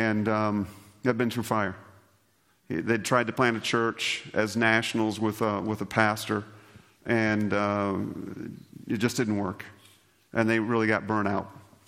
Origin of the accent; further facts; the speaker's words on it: Nebraska, United States; Because I grew up in Nebraska, at least my understanding of chaff is